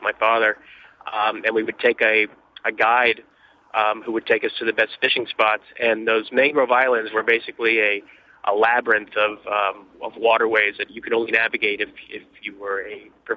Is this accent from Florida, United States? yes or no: yes; Miami Lakes, Florida, United States; I grew up in Miami Lakes for the first 20 years of my life